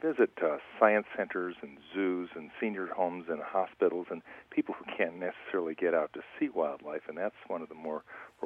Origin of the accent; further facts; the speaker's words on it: New York, United States; I was raised back east in the Hudson Valley, and there was a large piece of property behind our house